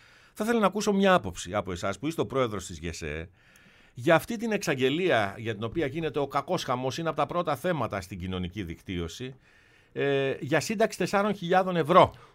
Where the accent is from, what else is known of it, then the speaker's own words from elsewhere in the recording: Peloponnese, Greece; σε λίγο θα πάμε στην πατρίδα μου.